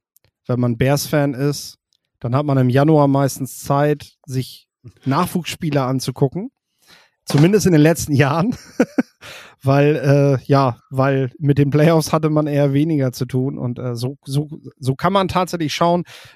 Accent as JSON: {"language": "German", "region": "Lower Saxony", "country": "Germany", "tie": "born there", "lives_now": "Oldenburg, Germany"}